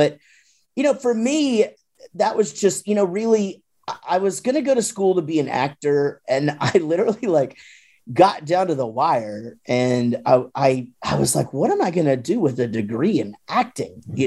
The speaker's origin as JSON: {"language": "English", "town": "Wichita Falls", "region": "Texas", "country": "United States", "said": "I'm from Wichita Falls, Texas, and it's a real small town."}